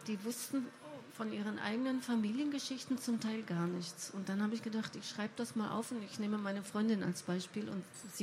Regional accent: Berlin, Germany; Ich bin in Berlin-Kreuzberg zur Schule gegangen, ausschließlich mit deutschen Kindern.

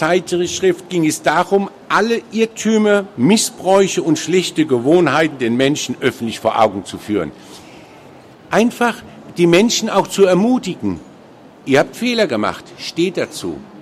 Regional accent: Mannheim, Baden-Württemberg, Germany; Da sind die Herren aus Hamburg dann hier im Südwesten der Republik, wo ich herkomme, aus Mannheim

